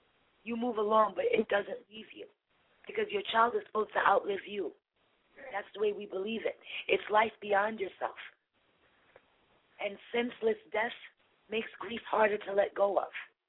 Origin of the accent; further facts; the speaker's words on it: United States; in all of my years of living as a child, growing up in America, doing certain things, you never felt that America was penetrable.